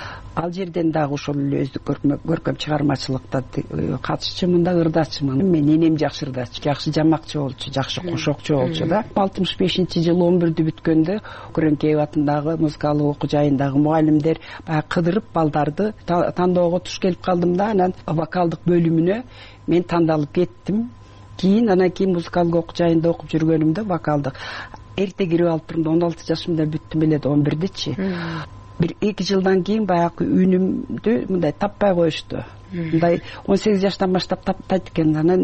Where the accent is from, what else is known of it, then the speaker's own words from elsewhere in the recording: Issyk-Kul Region, Kyrgyzstan; Мен баягы Түп районуна караштуу Тас майылында төрөлгөм. Анан ошол жерге келип үчүнчү класстан баштап 7 жылдык мектепте ошол жерде окуп калдым.